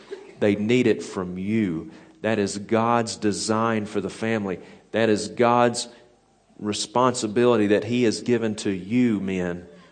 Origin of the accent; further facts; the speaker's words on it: the South, United States; growing up in the South, in the American South, we call that the Bible Belt, because most people in the South go to church.